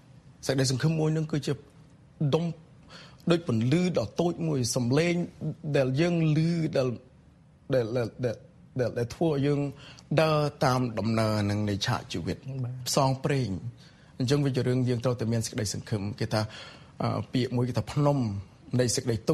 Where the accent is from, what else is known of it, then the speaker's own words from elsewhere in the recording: Banteay Meanchey, Cambodia; កើតបន្ទាយមានជ័យបច្ចុប្បន្នហ្នឹងហើយហើយយើងជាកូនអ្នកស្រុកស្រែ